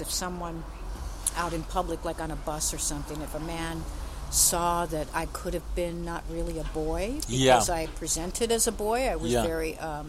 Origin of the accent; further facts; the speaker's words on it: Cleveland, Ohio, United States; growing up in Cleveland, it was a very segregated city.